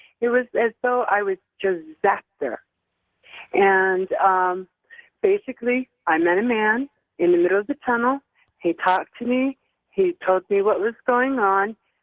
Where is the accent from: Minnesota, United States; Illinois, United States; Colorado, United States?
Colorado, United States; Pueblo; I'm from Pueblo, Colorado.